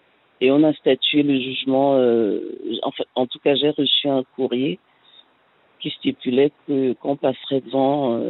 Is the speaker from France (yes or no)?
no; Cameroon; Mes parents, ils vivent en Afrique. Je suis originaire du Cameroun.